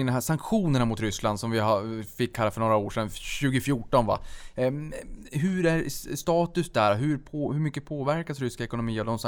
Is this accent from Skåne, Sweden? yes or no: no; Boden, Norrbotten County, Sweden; Jag menar, jag kommer från Boden, Sveriges största militärstad, vi hade ju alla forterna där och ryssen, man är uppväxt med den oron så att säga.